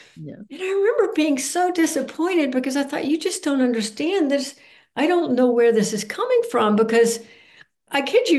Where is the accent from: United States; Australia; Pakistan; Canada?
United States; Birmingham, Alabama; Well, when I was a girl, I grew up in Birmingham, Alabama